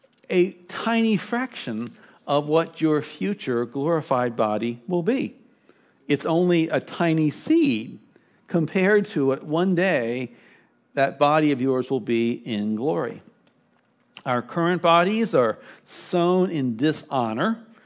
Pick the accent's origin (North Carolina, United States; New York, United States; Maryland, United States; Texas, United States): Maryland, United States; Baltimore; Some of my best memories as a child growing up in Baltimore was on a few special days during the summer.